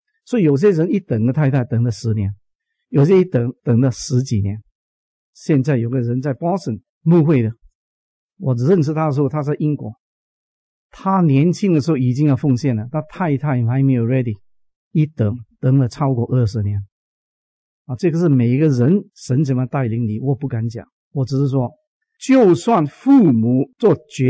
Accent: China; 在我们中国人来讲呢，21万算什么？

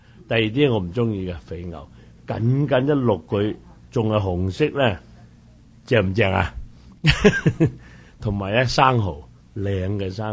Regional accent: China; 我哋中國人咧打完邊爐有痛風症啊？

